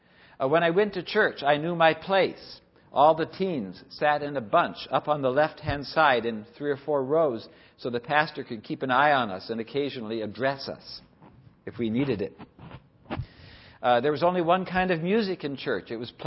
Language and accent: English; California, United States; Now, when I grew up in Southern California, there were only three television stations available for the three major networks.